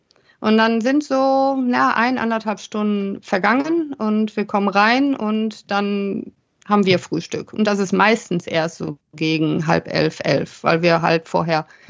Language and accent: German; Essen, North Rhine-Westphalia, Germany; Ich bin aus Delwig. Ich bin in Delwig aufgewachsen.